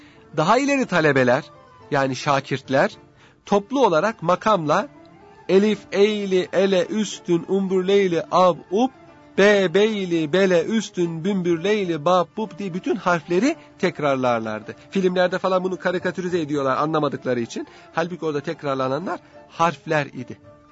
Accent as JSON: {"language": "Turkish", "town": "Serres", "region": "Central Macedonia", "country": "Greece", "tie": "born or raised there", "said": "Çocukken çocukluğum Serez'de geçti. Ahmet Paşa Mektebi Serez'dedir."}